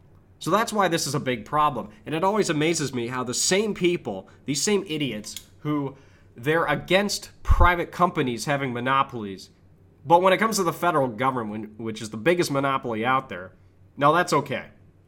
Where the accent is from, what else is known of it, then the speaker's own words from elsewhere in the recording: Michigan, United States; For example, in my home state of Michigan, you need a license simply to have a business.